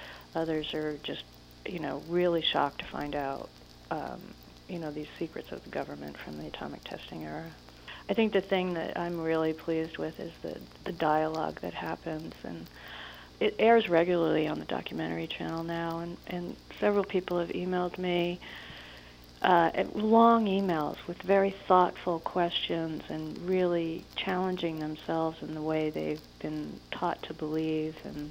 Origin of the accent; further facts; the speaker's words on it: Newport, Rhode Island, United States; near my hometown in Newport, Rhode Island, in Jamestown, Rhode Island.